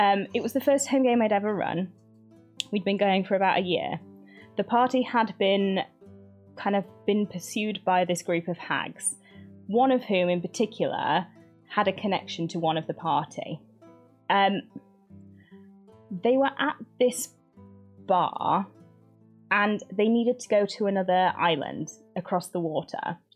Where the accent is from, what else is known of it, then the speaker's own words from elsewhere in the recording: United Kingdom; Can tell I'm British.